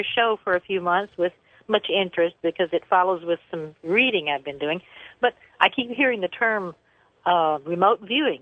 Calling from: San Diego, California, United States; Pacific Beach, specifically, San Diego.

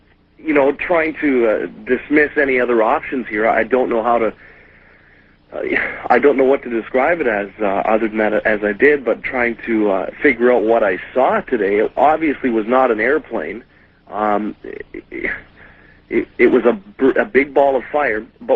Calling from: Winnipeg, Manitoba, Canada; I'm calling from Winnipeg, Canada here.

